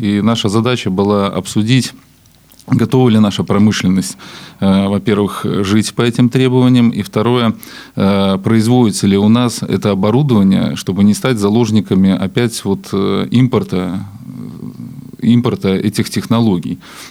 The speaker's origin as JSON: {"language": "Russian", "town": "Velikiye Luki", "region": "Pskov Oblast", "country": "Russia", "tie": "born or raised there", "said": "о Великих Луках, о моем родном городе."}